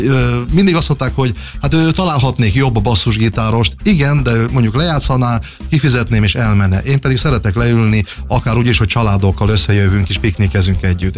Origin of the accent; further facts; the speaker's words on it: Zakarpattia Oblast, Ukraine; now in Hungary; Annyit tudni kell, hogy én kárpátaljai származású vagyok. Ahogy átjöttem Magyarországra